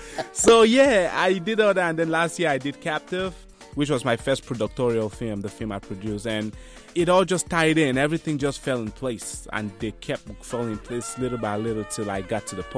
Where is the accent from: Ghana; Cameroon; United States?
Cameroon; I am from Cameroon, West Africa.